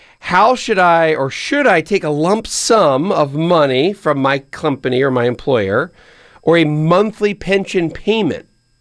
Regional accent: Pennsylvania, United States; Washington State, and my home state of Pennsylvania.

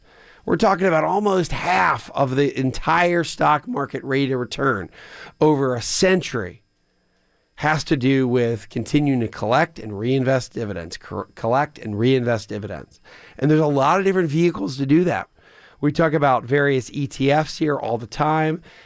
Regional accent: Pennsylvania, United States; Pennsylvania, my home state, North Carolina, my alma mater state

